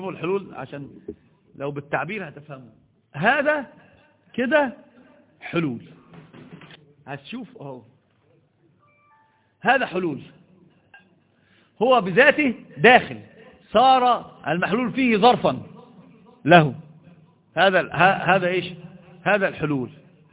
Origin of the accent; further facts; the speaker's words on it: Egypt; الحمد لله مش حد عندنا في مصر بيقول بذلك